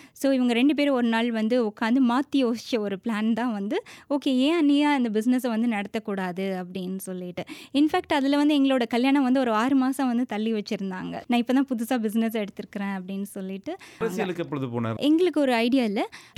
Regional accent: Tirunelveli, Tamil Nadu, India; now in Papua New Guinea; என்னுடைய பூர்வீகம் எல்லாமே திருநெல்வேலி தான். இப்போவும் திருநெல்வேலியில் தான் என்னுடைய பெற்றோர்கள்லாம் வசிக்கிறாங்க.

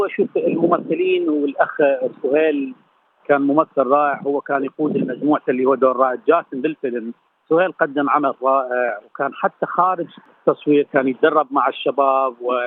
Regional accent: Iraq; كعراقيين وكثقافة عراقية وكسينما عراقية

